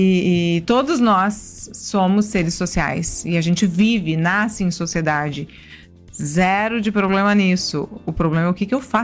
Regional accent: Londrina, Paraná, Brazil; now in Porto Alegre, Brazil; Eu nasci no Paraná, com uma família tradicional, né? Enfim, fui criada lá. E vim pra Porto Alegre tem 10 anos.

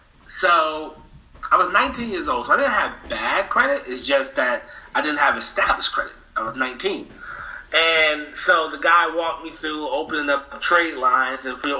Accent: Elizabeth, New Jersey, United States; moved away as an adult; now in Charlotte, United States; All right, so background, born and raised in New Jersey. I've been in Charlotte since 2008.

